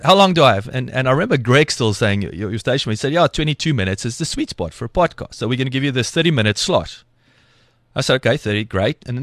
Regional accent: Welkom, Free State, South Africa; I grew up in Welkom, learned to fight there.

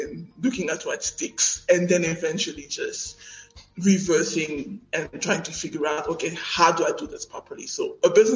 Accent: South Africa

